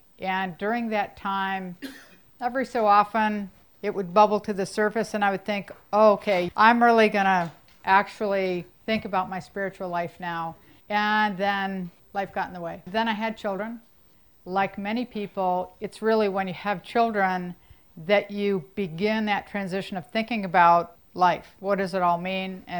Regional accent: Michigan, United States; But I grew up in Michigan and I feel like my childhood was very ordinary.

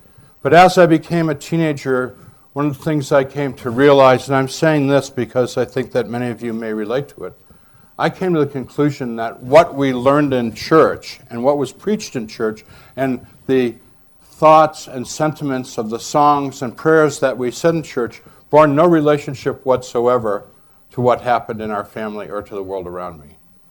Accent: Massachusetts, United States; born there; I was born in 1946 in Massachusetts.

